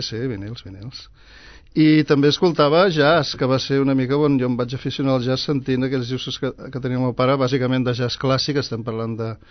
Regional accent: Sabadell, Catalonia, Spain; born there; Jo vaig néixer aquí a Sabadell, al carrer de Cellers, al barri de Gràcia.

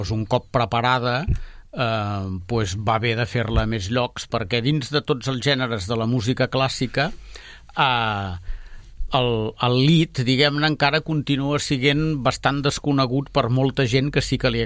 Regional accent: Sabadell, Catalonia, Spain; Dic que jo sóc de Sabadell i aquest cicle el conec de fa molts anys

